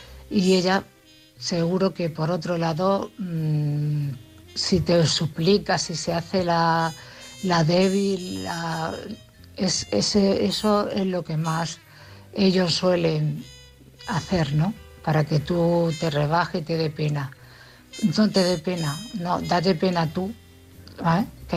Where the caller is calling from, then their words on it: Cartagena, Region of Murcia, Spain; de Cartagena.